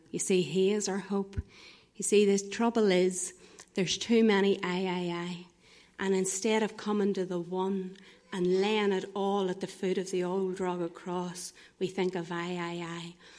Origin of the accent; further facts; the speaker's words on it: Banbridge, Northern Ireland, United Kingdom; I'm from Banbridge originally